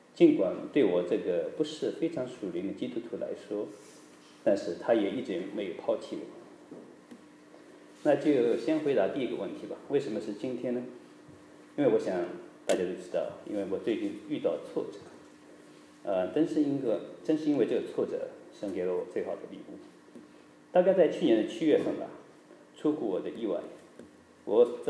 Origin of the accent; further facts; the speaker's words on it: China; 我也是一个从中国农村长大的孩子，家里那时候也没有一个有钱的爸爸或者有关系的舅舅叔叔之类